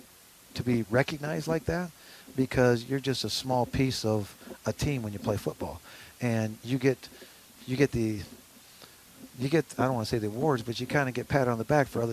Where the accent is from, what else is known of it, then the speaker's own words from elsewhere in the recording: Waukon, Iowa, United States; he's from Tripoli, and I'm from Waukon.